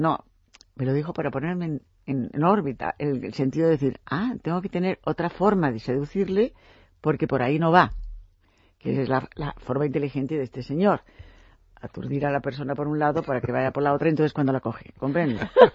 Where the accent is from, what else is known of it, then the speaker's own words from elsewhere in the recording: Madrid, Community of Madrid, Spain; creo que siendo nacida en Madrid, nacional total, y que no es triunfar en el extranjero, de pronto en mi tierra, con mi lengua, con mi gente, con mis vecinos